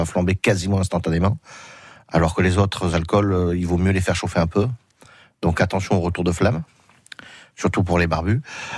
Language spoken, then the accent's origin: French; south of France, France; peut-être parce que je viens du Sud à la base